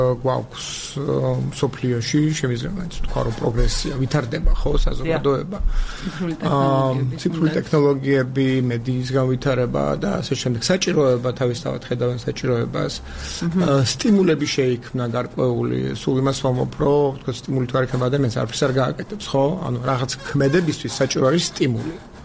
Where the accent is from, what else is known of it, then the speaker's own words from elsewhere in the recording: Tbilisi, Georgia; რატომ ამბობ ჩემზე კარგად რომ თბილისელი ვარ მე